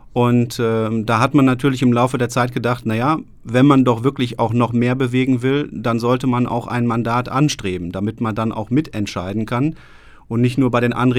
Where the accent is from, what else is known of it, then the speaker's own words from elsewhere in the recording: Münster, North Rhine-Westphalia, Germany; Und wir sind eine Münsteraner Familie. Wir haben hier gebaut und eine Familie gegründet